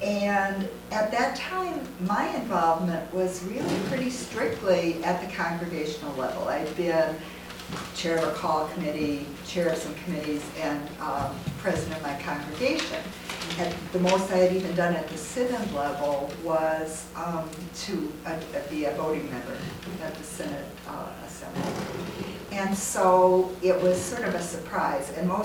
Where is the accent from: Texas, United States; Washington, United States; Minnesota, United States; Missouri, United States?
Minnesota, United States; Duluth; from Duluth, Minnesota